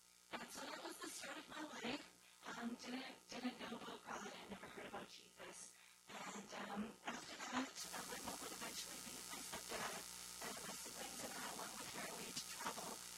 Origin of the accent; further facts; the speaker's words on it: Japan; now in Canada; I was born in Japan and came to Canada at a young age.